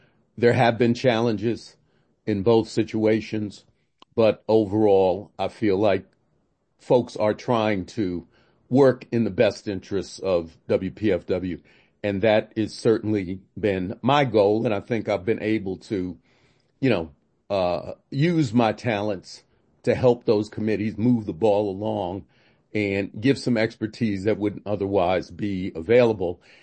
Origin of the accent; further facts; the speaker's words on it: New York, United States; Just real quick, I grew up in New York. So WBAI was my station and I had a special relationship with it.